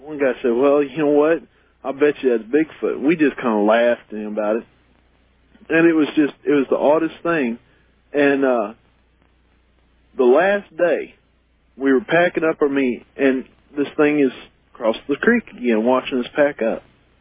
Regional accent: Columbia, Missouri, United States; I'm from Columbia, Missouri. Columbia.

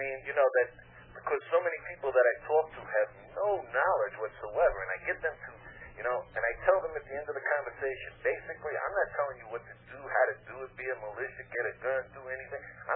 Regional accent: United States; And I tell them because, you know, I'm an American, and I believe in God. I have nothing to fear.

